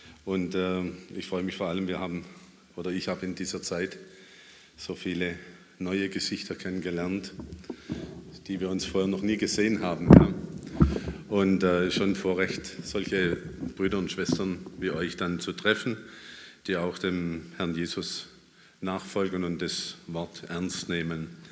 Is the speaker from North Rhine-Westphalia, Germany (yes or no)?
no; Baden-Württemberg, Germany; bin aufgewachsen an der Grenze zu Baden, also in Baden-Württemberg. Ich bin 50 Meter hinter der Grenze auf württembergischem Boden groß geworden und ich bin im Pietismus groß geworden.